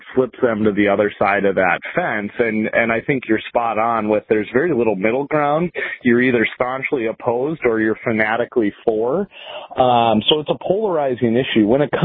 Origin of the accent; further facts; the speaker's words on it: North Dakota, United States; hey, I'm from North Dakota. We've got a federal dam as well